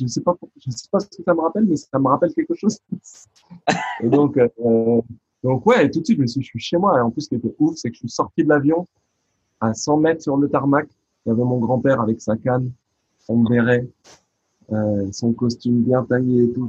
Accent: France

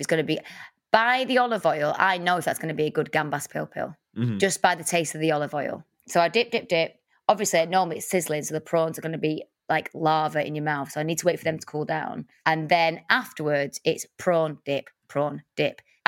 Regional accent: Salford, North West England, United Kingdom; I'm from Salford.

